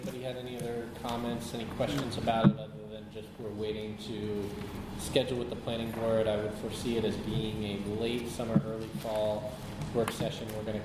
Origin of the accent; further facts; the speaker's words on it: Colorado, United States; I grew up in Colorado, so we have a lot of skis.